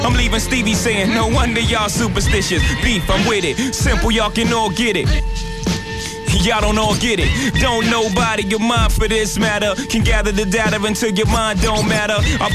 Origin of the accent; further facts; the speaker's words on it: Brooklyn, New York, United States; I'm originally from Brooklyn, you know?